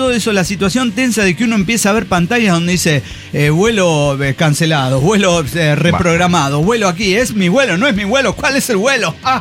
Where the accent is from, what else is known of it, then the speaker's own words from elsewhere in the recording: Mexico City, Mexico; de Ciudad de México.